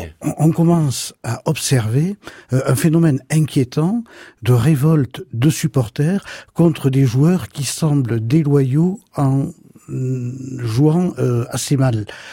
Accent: Toulouse, Occitanie, France; puisque je suis toulousain

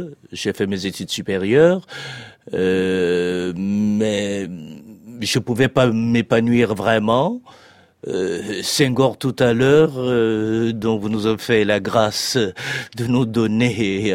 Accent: Chad; now in France; quand on est tchadien, quand même, le Tchad, ce n'est qu'un pays de soldats.

